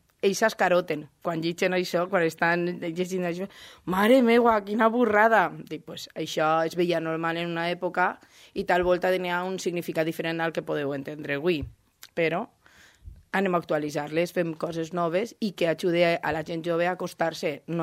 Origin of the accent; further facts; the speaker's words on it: Valencia, Valencian Community, Spain; jo sóc de València i n'hi ha moltes maneres de fer les jotes